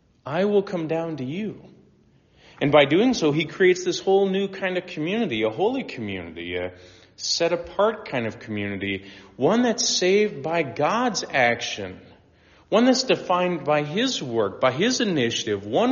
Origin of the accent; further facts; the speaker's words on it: Nebraska, United States; Man, I'm such a northerner. Actually, I'm from Nebraska.